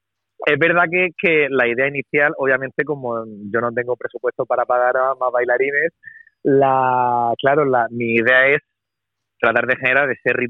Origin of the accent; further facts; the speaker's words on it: Region of Murcia, Spain; en mi tierra, en la región de Murcia, pues es muy complejo, la verdad.